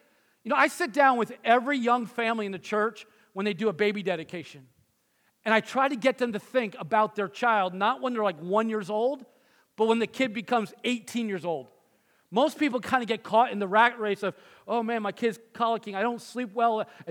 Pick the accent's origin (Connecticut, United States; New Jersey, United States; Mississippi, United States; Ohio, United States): New Jersey, United States; Now, I'm from North Jersey.